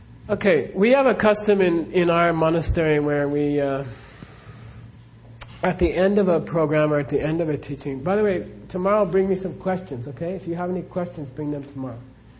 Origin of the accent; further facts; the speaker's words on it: Phoenix, Arizona, United States; It's very fun for me, and this is my hometown, so I love Phoen